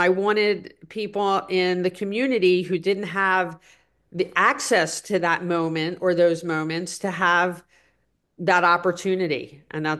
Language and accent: English; Baltimore, Maryland, United States; So I'm 62 and I'm born and raised in Baltimore. And I remember the 1968 riots.